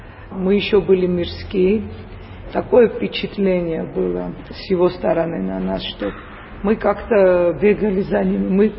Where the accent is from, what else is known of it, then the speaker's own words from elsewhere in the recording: Tbilisi, Georgia; Ну, мы были коренные тбилисцы